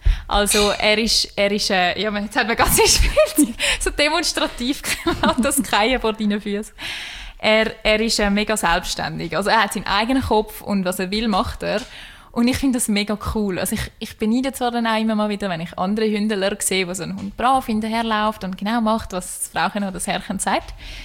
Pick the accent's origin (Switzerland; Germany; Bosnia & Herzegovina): Germany; Swabia; born there; Schwäbin. Also ich bin eigentlich Deutsche und bin in Süddeutschland geboren.